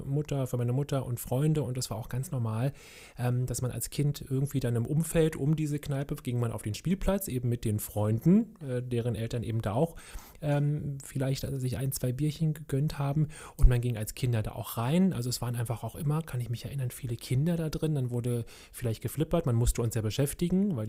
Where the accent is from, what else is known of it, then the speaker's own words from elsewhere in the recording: Berlin, Germany; ich bin ja groß geworden in Kreuzberg, SO 36